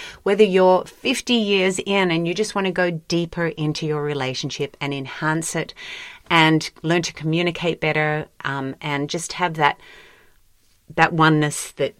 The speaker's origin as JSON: {"language": "English", "country": "Australia", "said": "because we are Australian"}